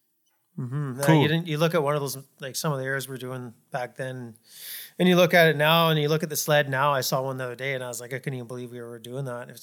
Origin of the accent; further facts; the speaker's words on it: Vancouver Island, British Columbia, Canada; also born or lived in Whistler; I grew up, skiing on Vancouver Island, and then I moved to Whistler for about 10 years, and then I started coming out to Revelstoke